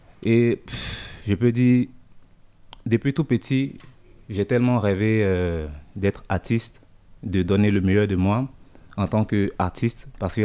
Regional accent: Côte d’Ivoire; Là-bas en Afrique, en Côte d'Ivoire, parce que c'est là d'où je viens. Je précise bien, je suis ivoirien.

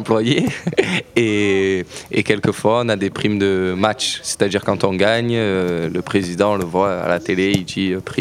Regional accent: Marseille, Provence-Alpes-Côte d'Azur, France; parce que je suis originaire de Marseille.

